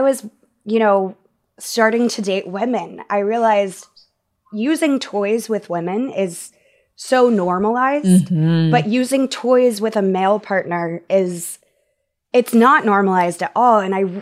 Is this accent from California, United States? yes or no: no; Texas, United States; I grew up in Texas where I grew up in a very Christian home.